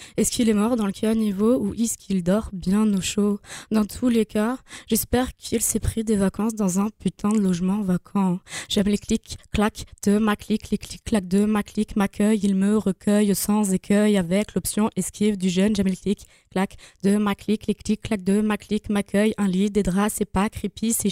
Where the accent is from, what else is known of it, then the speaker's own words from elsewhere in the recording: Nancy, Grand Est, France; j'ai grandi à Nancy, enfin à l'Aksou pour être plus précise.